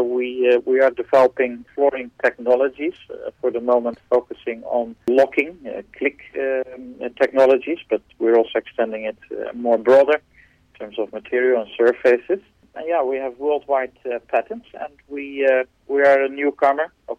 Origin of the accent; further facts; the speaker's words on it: Netherlands; I'm in the Netherlands, which is my home country.